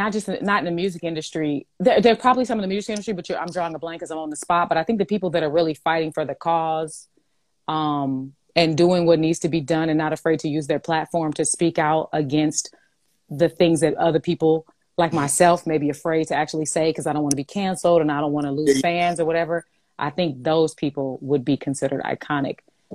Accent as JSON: {"language": "English", "town": "Inglewood", "region": "California", "country": "United States", "said": "I did free theater in the Inglewood Playhouse because I'm from Inglewood, Cali, West Side, represent, whoop, whoop."}